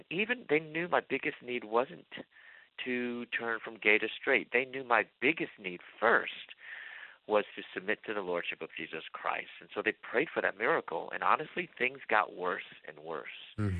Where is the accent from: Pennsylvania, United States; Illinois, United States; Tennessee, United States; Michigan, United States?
Illinois, United States; Chicago; I came out when I was in my early 20s, and I'm from Chicago.